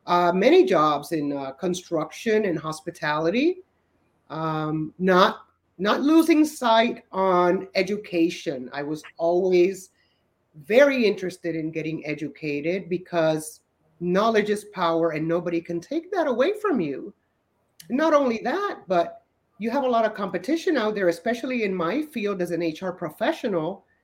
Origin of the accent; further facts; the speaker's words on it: Puerto Rico; born there; I was born in Puerto Rico many, many years ago, and I love my country.